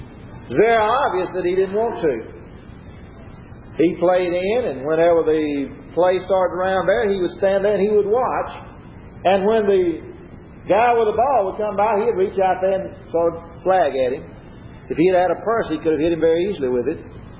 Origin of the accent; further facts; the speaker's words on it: Macon, Mississippi, United States; born there; I was way out in California, and I was born down here in Macon, Mississippi, just 35 miles from here.